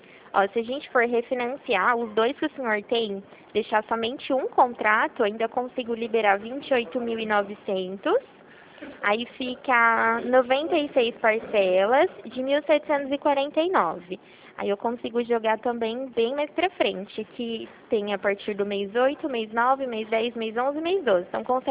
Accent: Rio Claro, São Paulo, Brazil; É que eu sou daqui de Rio Claro

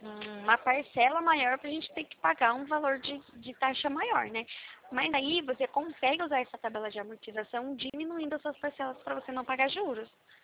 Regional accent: São Paulo, Brazil; sou de São Paulo, perto de Limeira.

